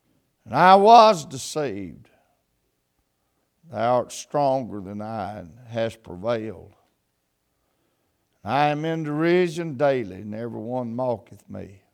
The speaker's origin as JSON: {"language": "English", "region": "Louisiana", "country": "United States", "tie": "born or raised there", "said": "back where I'm from, I was born and raised in Louisiana."}